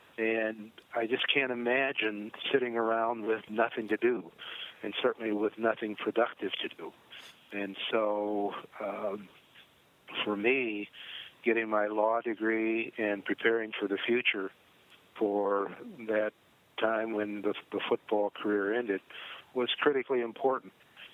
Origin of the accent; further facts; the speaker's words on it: Canton, Ohio, United States; coupled with growing up in Canton, Ohio, at a time when there were a lot of great football players who performed just phenomenally on the athletic field